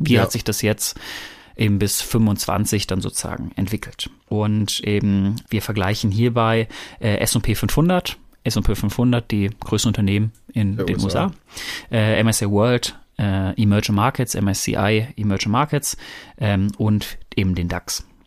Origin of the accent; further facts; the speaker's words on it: North Rhine-Westphalia, Germany; Ich komme ja ursprünglich aus dem Pott